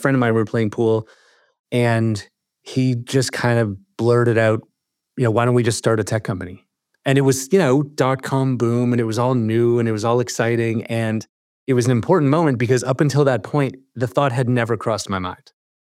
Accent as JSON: {"language": "English", "town": "Toronto", "region": "Ontario", "country": "Canada", "lives_now": "London, United Kingdom", "said": "I'm from Toronto originally, living in London today. My family and I, we, you know, kind of escaped the COVID lockdowns of Canada."}